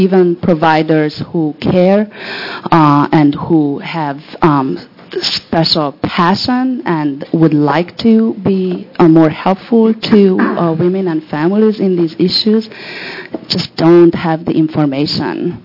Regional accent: Corvallis, Oregon, United States; I'm from Corvallis.

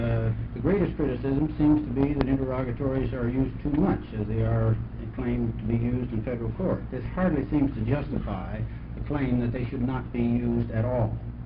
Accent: Portland, Oregon, United States; I'm an attorney from Portland, Oregon, a member of the Oregon State Bar, testifying for the Oregon State Bar.

